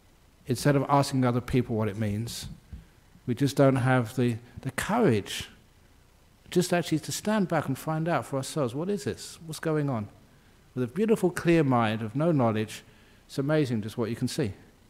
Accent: London, United Kingdom; where I grew up in London.

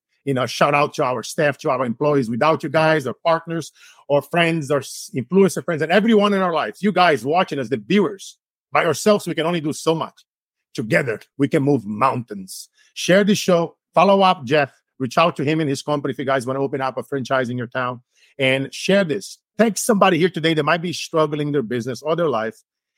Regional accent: Amazon, Brazil; I grew up in Brazil in the Amazon. Açaí, mm-hmm. For my tribes. I'm a native from Brazil.

